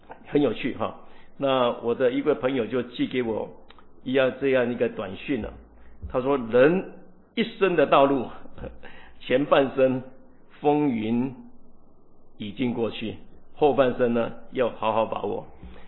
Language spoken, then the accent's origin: Chinese; Taiwan; moved away; 我是台湾人啊，我跟我他妈妈在视讯的时候，那我就想到，哎呀，妈妈。因为我来这边也是住了很久，28年了